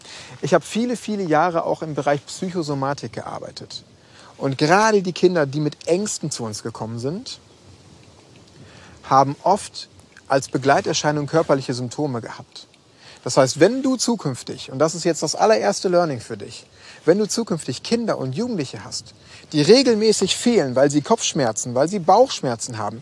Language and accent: German; Schwerte, North Rhine-Westphalia, Germany; nach Schwerte an die Ruhr in meine Heimatstadt.